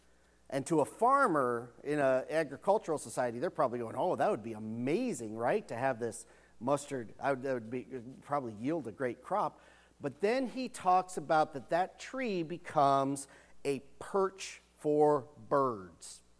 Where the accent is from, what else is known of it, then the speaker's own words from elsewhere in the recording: Wisconsin, United States; I grew up in Wisconsin.